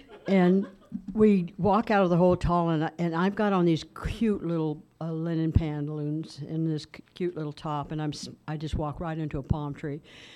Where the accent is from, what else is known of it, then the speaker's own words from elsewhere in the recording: California, United States; moved away; also born or lived in Carlin, Nevada; and I was born in Alameda but lived in Oakland at least two or three times, Salinas, Watsonville, Gilroy, Santa Cruz, et cetera, just the whole Bay Area, one way or another. And then we got booted out of California and moved to a little town in Carlin, Nevada